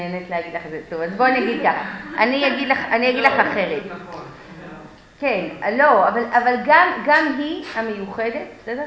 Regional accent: Ra'anana, Central District, Israel; אני גדלתי ברעננה, בהמשך, אחרי שעלינו לארץ, גדלתי ברעננה, והיינו הדתיים היחידים בבניין

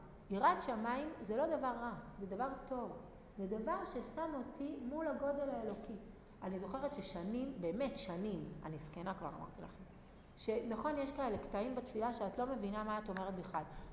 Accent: Kiryat Gat, Southern District, Israel; תמיד יש לי תמונה, אני מקריית גת.

